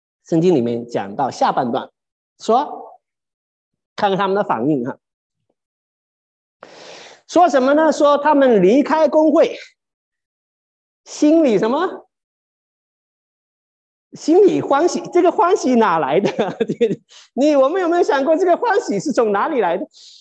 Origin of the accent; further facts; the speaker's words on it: China; 圆滑呢，其实一直都是我们中国人相当肯定的一件事情